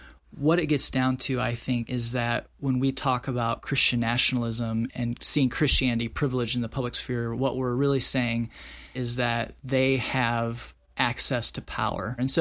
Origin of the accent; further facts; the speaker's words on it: Midwest, United States; growing up in the Midwest and kind of a religious area, it was something that you just accepted and believed.